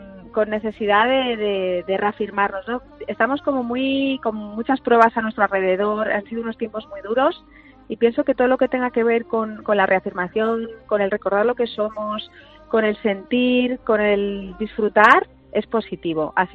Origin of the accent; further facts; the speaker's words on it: Madrid, Community of Madrid, Spain; now in Toledo, Spain; Yo soy de Madrid, pero me siento toledana desde hace muchos, muchos años, porque siempre lo digo, Toledo me acogió cuando vine aquí por primera vez